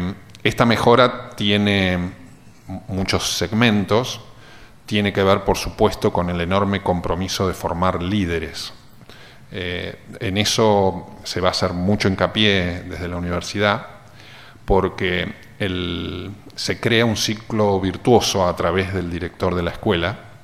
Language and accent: Spanish; Argentina; este enorme desafío que tenemos como argentinos